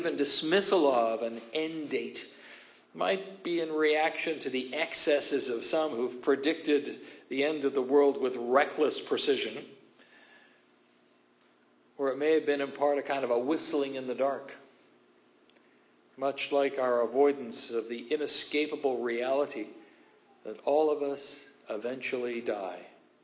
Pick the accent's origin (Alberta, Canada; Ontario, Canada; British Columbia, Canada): British Columbia, Canada; Kamloops; When I was growing up in Kamloops, I was in the scouting movement.